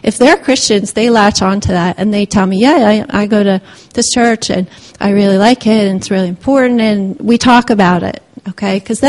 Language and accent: English; Nigeria; born or raised there; now in United States